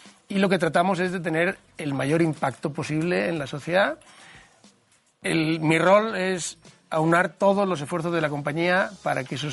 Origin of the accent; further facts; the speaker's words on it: Alicante, Valencian Community, Spain; Yo soy de Alicante. Ah. Mi apellido viene de un pueblo catalán.